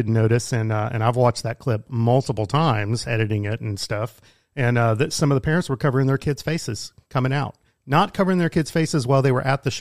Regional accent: Dallas, Texas, United States; So I grew up in the Dallas area.

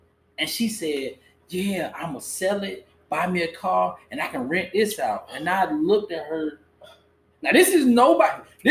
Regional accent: Easton, United States; I lived in a predominantly white neighborhood. I grew up in Easton.

